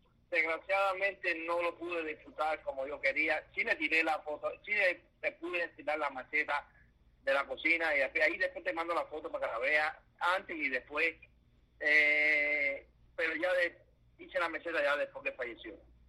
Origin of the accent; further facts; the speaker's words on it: Havana, Cuba; now in United States; Yo soy de La Habana, Reparto Eléctrico.